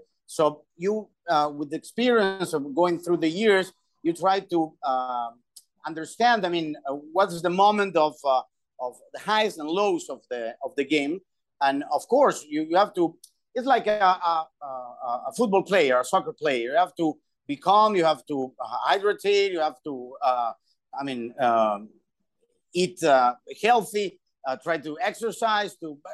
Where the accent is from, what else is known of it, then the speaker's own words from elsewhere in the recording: Peru; English is a second language; I'm starting 13, 14 years old in my home country, Peru.